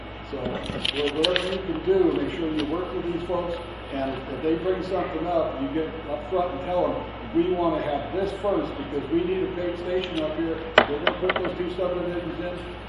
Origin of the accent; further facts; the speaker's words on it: California, United States; I came from Madera County in California. I spent 36 years a volunteer fireman there.